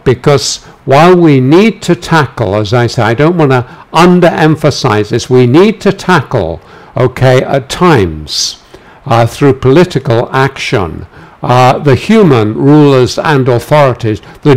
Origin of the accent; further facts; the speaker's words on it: London, United Kingdom; I grew up in London, and you always, when I was growing up, you always put wallpaper on your walls.